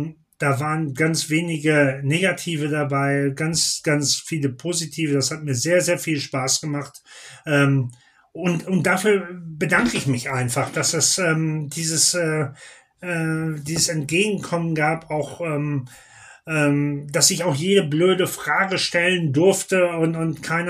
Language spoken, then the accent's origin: German; Münster, North Rhine-Westphalia, Germany; nach Münster, in meine alte Heimat.